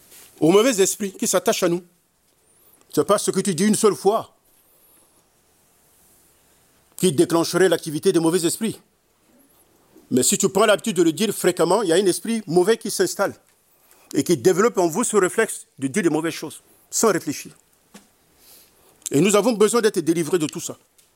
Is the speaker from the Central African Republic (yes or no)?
yes; Central African Republic; Et chez nous, en Centrafrique, il est dit